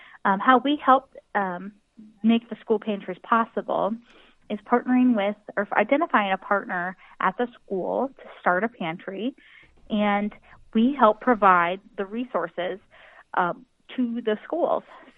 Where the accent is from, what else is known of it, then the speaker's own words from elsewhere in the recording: Iowa, United States; come from rural North Central Iowa. So knowing that the Food Bank of Iowa helps people not only in my hometown and the community where I live now